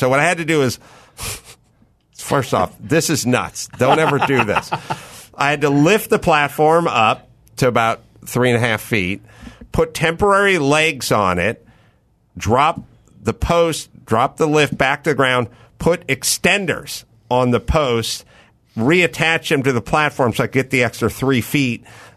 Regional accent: North Hollywood, California, United States; back in the day when I grew up in North Hollywood, this place called Mighty Muffler and another place called Magic Muffler.

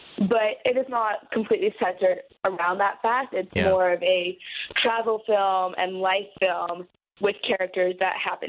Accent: California, United States; now in New York, United States; I am a California listener. I'm from the Bay Area, but I go to school in New York.

